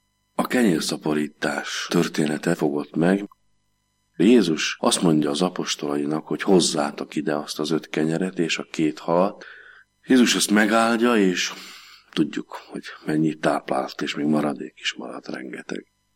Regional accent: Slovakia; Én 69-ben születtem, és ugye 68-ban voltak bent az oroszok Csehszlovákiába, szegénység volt nálunk, nehéz volt az élet

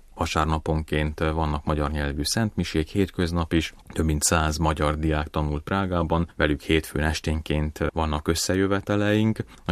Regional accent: Banská Bystrica Region, Slovakia; Én felvidéki származású vagyok, Beszterce-Bányai egyházmegyés. Pozsonyban, illetve Budapesten tanultam

